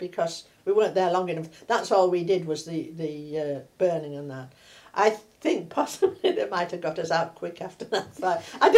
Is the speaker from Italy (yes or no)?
no; North West England, United Kingdom; I'd had a country childhood. I was born in Cumbria, and I'd had a country childhood.